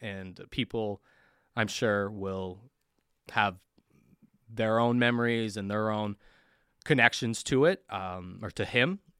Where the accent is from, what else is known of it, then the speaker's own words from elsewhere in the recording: North Vancouver, British Columbia, Canada; so I grew up in Vancouver. I guess more specifically North Vancouver, but I grew up in the area.